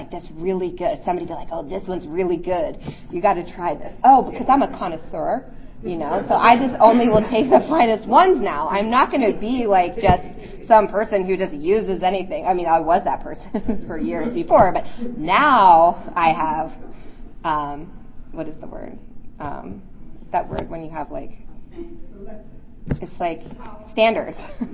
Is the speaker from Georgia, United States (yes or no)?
no; Virginia, United States; So then I was like, okay, I'm from Virginia. I'll move to Wyoming, and then I'll be fine.